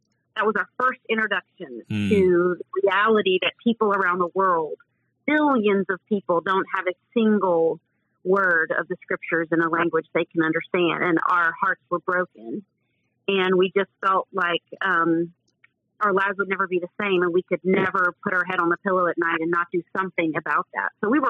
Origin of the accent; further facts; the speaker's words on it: the South, United States; heat I had never known, and I grew up in the South.